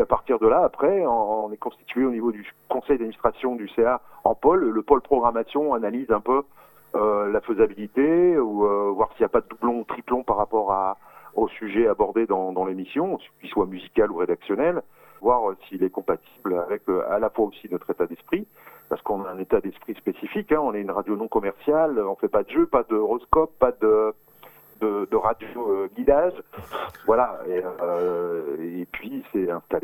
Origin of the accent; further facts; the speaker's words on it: Hauts-de-France, France; comme on dit chez nous dans le Nord, il n'y a plus rien à le poste